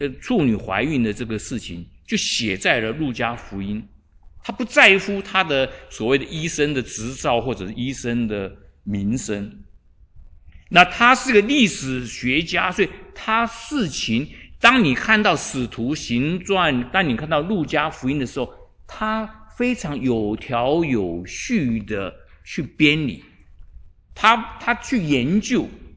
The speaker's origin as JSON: {"language": "Chinese", "country": "China", "said": "我们在这边没有一个是犹太人，我们都是中国人，没有一个犹太人，我们每一个都是外邦人。"}